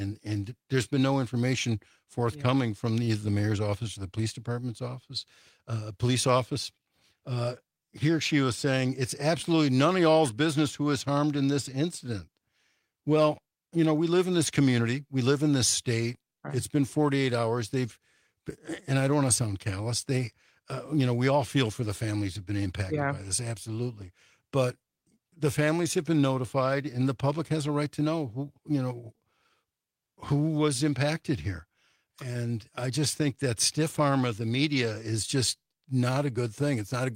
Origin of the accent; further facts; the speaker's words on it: Highland Park, Illinois, United States; I grew up in Highland Park, Illinois, and they had that 4th of July parade shooting there.